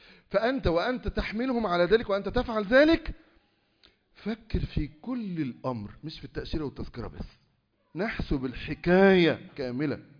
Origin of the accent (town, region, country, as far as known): Egypt